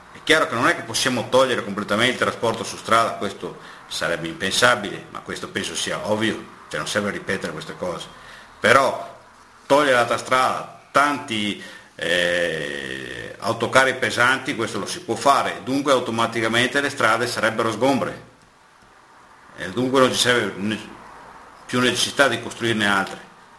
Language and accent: Italian; Veneto, Italy; È chiaro che noi come veneti questo non lo accettiamo più